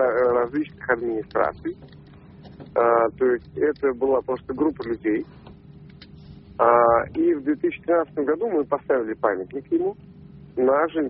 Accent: Samara, Samara Oblast, Russia; в городе Самаре, откуда я родом.

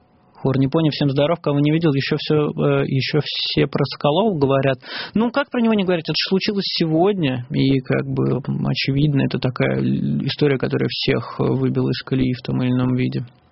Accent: Russia; Мы такие все понимаем, но мы из России.

